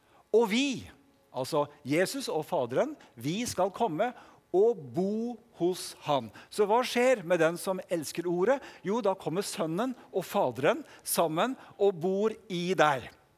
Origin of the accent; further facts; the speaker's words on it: DR Congo; now in Norway; Jeg vokste jo opp i Kongo, som, i Afrika, som en del av dere vet.